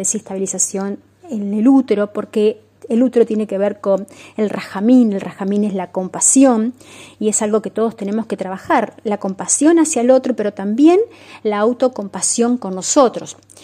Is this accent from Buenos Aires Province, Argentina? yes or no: yes; Lincoln, Buenos Aires Province, Argentina; born there; dejé la ciudad y me mudé a un pueblito de Lincoln, donde nací, en busca de la sanación mental, física.